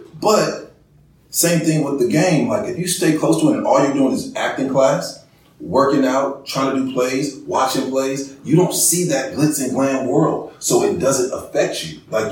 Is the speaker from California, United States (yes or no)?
yes; Oakland, California, United States; Like, here I am. I come from Oakland. So I started out working at Home Depot.